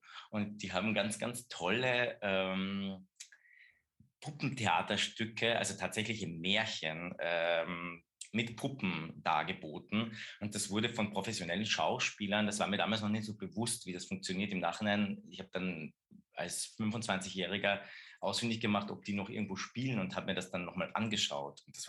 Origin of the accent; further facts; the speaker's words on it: Keutschach, Carinthia, Austria; Ich bin am Land aufgewachsen in Kreutschach